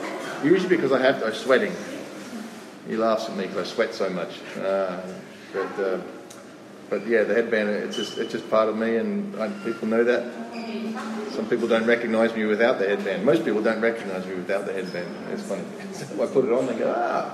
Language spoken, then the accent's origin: English; Australia; I'm Australian, so I have to travel. It's part of my blood.